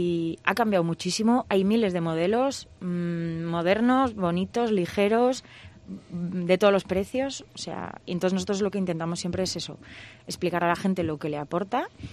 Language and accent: Spanish; Pyrenees, Spain; somos de aquí, del Pirineo